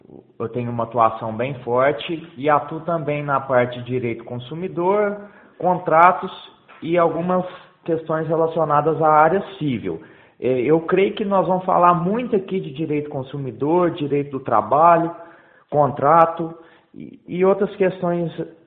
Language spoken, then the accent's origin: Portuguese; Campo Belo, Minas Gerais, Brazil; eu sou natural de Campo Belo, meus pais residem em Campo Belo